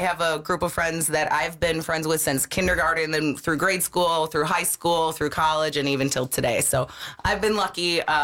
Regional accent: Milwaukee, Wisconsin, United States; also born or lived in Racine; So I grew up in Milwaukee. However, I've spent the majority of my life in Racine, I would say.

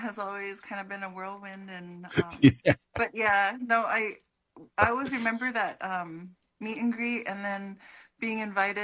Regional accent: North Dakota, United States; I'm from the Mandan, Hidatsa, Nirikara Nation. My dad is Chiricahua Apache

